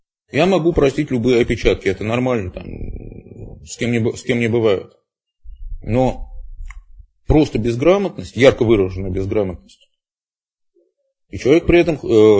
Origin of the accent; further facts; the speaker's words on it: Moscow, Russia; я родился в Москве там. Ты за редкими отлучками в командировке, в общем, в ней всю жизнь прожил.